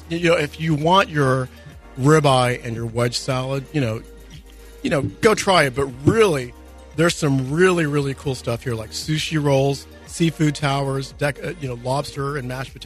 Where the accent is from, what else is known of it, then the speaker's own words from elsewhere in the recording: Toronto, Ontario, Canada; I'm from Toronto, but we do it in a very civil way.